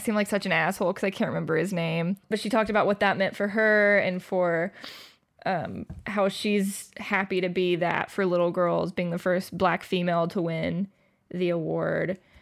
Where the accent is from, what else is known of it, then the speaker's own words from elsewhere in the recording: Georgia, United States; I think that's the reason why I'm, like, as woke as I am being from Georgia.